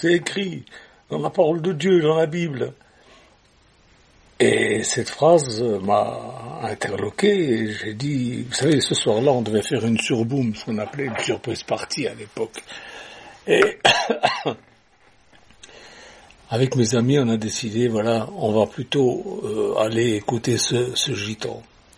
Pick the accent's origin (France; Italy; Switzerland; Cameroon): Switzerland; je suis suisse, je suis concerné, j'avais 18 ans.